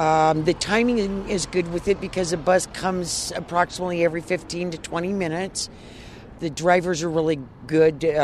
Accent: Redding, California, United States; I'm from Redding, California.

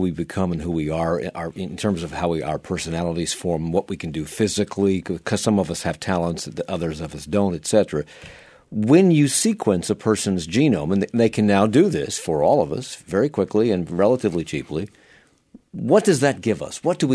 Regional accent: Ireland; and I'm Irish, so obviously they're right.

